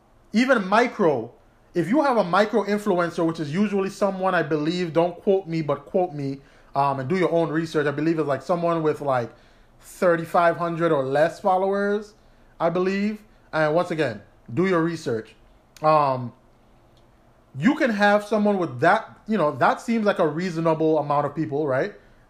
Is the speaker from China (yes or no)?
no; U.S. Virgin Islands; for example, I'm from the Virgin Islands.